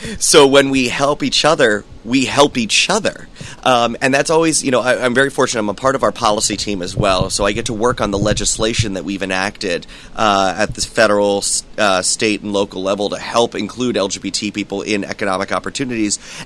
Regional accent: Fort Lauderdale, Florida, United States; now in Orlando, United States; I grew up in South Florida in the Fort Lauderdale area, and then was a proud University of Florida graduate, go Gators, and when I was graduating school, my family moved to the Orlando area, so that's home.

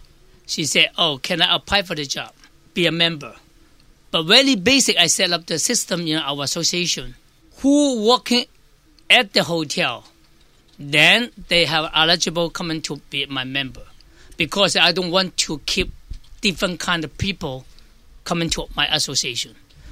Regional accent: Guangzhou, Guangdong, China; English is a second language; From Guangzhou.

